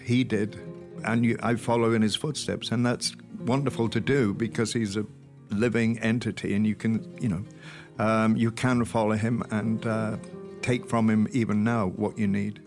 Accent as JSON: {"language": "English", "region": "Wales", "country": "United Kingdom", "said": "because I know I'm Welsh, and I know that when I hear English actors trying to do a Welsh accent"}